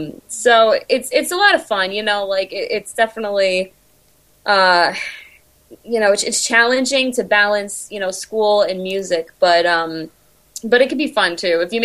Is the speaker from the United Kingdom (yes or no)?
no; New York, United States; Yes, I'm actually originally I was born in New York, so I was originally from New York